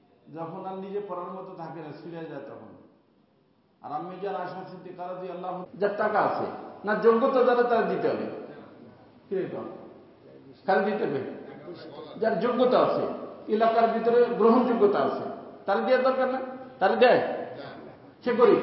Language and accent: Bangla; Faridpur, Dhaka Division, Bangladesh; ওই আমাদের গ্রাম্য ভাষাটার কথা বলে আমার বাড়ি ফরিদপুর, বুঝছেন?